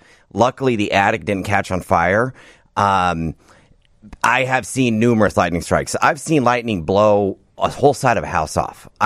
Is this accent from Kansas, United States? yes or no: yes; Kansas, United States; moved away as an adult; now in Chicago, United States; I was born and raised in Kansas, and I've lived in Chicago since 2010.